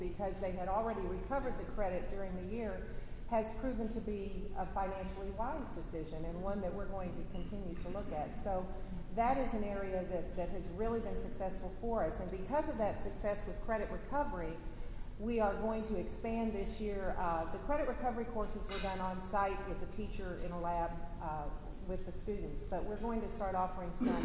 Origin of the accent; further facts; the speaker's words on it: San Antonio, Texas, United States; now in Houston, United States; It's a beautiful city, actually my hometown, born and raised here, but have lived in the Houston area for the last 30 years